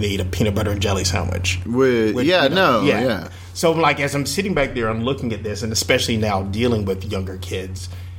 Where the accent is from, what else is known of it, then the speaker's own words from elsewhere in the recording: Atlanta, Georgia, United States; because I went to Howard for 2 years, and growing up in Atlanta, so we knew that song in and out